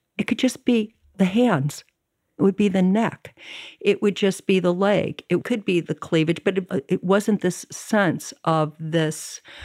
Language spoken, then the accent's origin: English; Chicago, Illinois, United States; also born or lived in Evanston; I went to school in San Francisco. I grew up in Chicago and in Evanston.